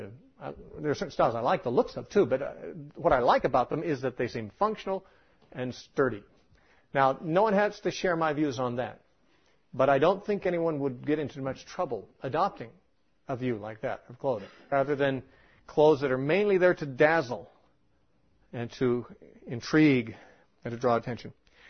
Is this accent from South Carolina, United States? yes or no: no; California, United States; Maybe I'm just a Californian, and you're an Idahoan.